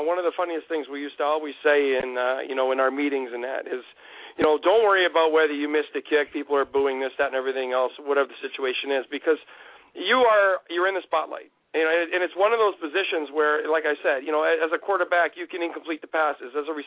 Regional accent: Canada; born there; I'm a dual citizen. I was born in Canada, but I'm a dual citizen of both Canada and U.S. My mom's American. She was born on the U.S. side, so I have my citizenship.

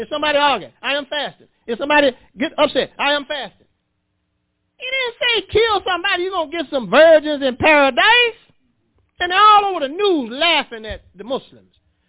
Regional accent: Charleston, South Carolina, United States; in my hometown, Charleston, South Carolina, where I was born, Charleston

